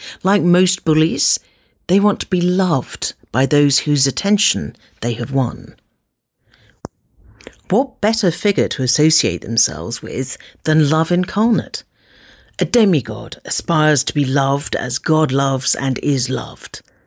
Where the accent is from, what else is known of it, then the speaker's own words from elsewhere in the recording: Bristol, South West England, United Kingdom; I've supported United alongside my hometown team, Bristol City, ever since the days of George Best, Bobby Charlton and Dennis Law.